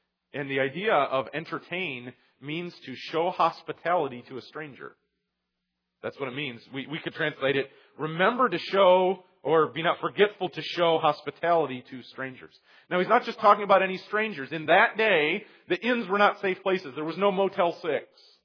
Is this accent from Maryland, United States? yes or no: no; Michigan, United States; I grew up near Detroit, so I can't brag a whole lot.